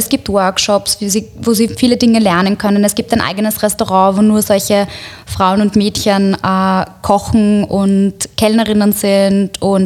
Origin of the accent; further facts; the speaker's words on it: Morocco; ein Partnerprojekt eben aus meiner Heimatstadt in Marokko